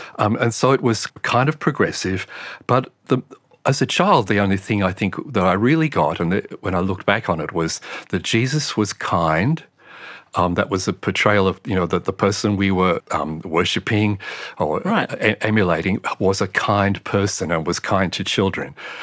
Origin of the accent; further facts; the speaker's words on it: Tasmania, Australia; also born or lived in Bellingen; But we went and lived, we came from Tasmania, we went up to Bellingen.